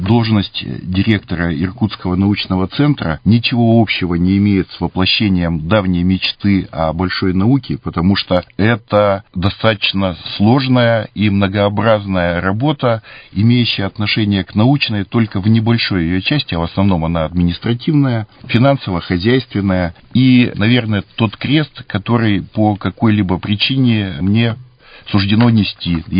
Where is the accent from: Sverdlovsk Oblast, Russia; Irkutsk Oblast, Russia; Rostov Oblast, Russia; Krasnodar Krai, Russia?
Irkutsk Oblast, Russia; Akademgorodok; сам я вырос в Академгородке.